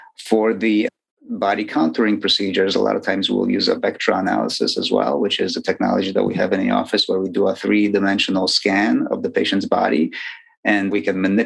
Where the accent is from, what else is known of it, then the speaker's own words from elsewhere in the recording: Chicago, Illinois, United States; also born or lived in Poland; I was born in Poland, but I lived in Chicago most of my life, and most of my training is from Chicago.